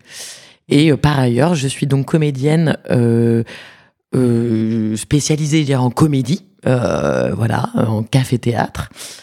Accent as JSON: {"language": "French", "town": "Paris", "region": "Île-de-France", "country": "France", "moved": "yes", "lives_now": "Toulouse, France", "said": "à la base, malheureusement, je suis parisienne."}